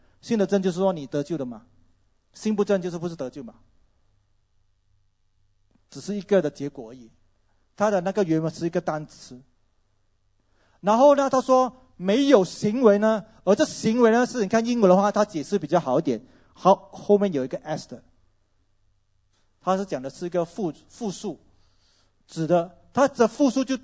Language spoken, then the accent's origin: Chinese; Malaysia; 但是这个是我们马来西亚人都知道的事情。